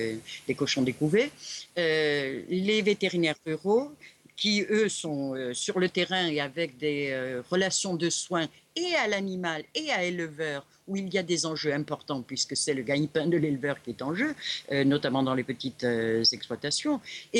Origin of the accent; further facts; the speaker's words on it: France; je viens d'une campagne de France ultra profonde, où quantité de gens sont extrêmement étonnés lorsqu'on bavarde avec eux de point de vue de citadin